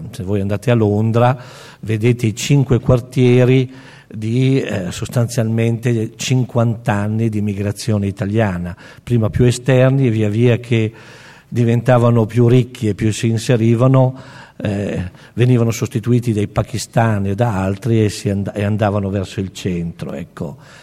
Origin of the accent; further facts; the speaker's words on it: Agnadello, Lombardy, Italy; Io sono di Agnadello e quindi sono al confine con il Bergamasco, sono della diocesi di Cremona, quindi siamo vicini di casa